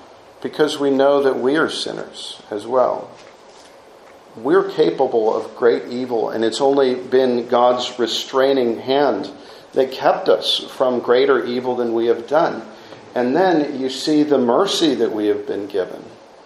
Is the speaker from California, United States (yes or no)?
no; Illinois, United States; Maybe we don't leave our cars unlocked like we used to back in when I was growing up in Illinois.